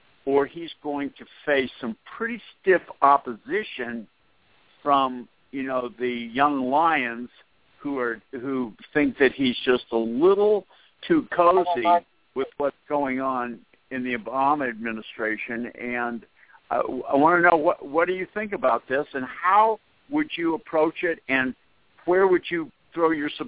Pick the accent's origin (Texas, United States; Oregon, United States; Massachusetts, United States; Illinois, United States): Massachusetts, United States; Boston; but this is as cold as where I grew up in Boston.